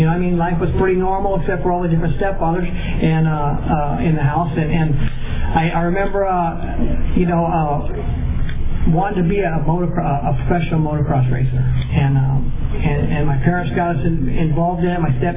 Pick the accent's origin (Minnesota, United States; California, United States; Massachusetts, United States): California, United States; Avenal; born there; I was born in Avenal. So I was born in Kings County on Easter Sunday, 1958.